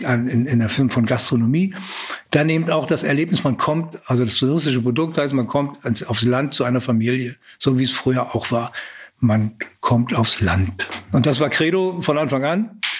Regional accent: Mecklenburg-Vorpommern, Germany; also born or lived in West Germany; Ich bin ja zwar in Mecklenburg groß geworden, aber bin ja dann im Westen gewesen. Also mich bezeichnet man dann immer als Wossi, ne? Also weder Wessi noch Ossi, sondern Wossi.

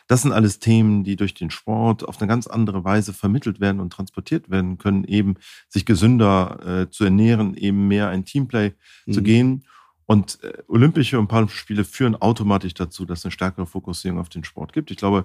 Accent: Cologne, North Rhine-Westphalia, Germany; Ich komme selber aus Köln

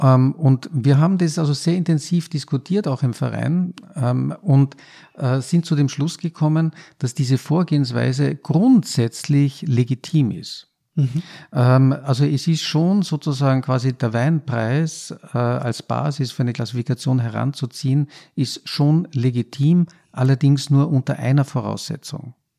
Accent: Austria; ein Weingarten bei uns in Österreich ist ja kein Weingarten, der quasi jetzt in der Regel von einem Winzer bewirtschaftet wird

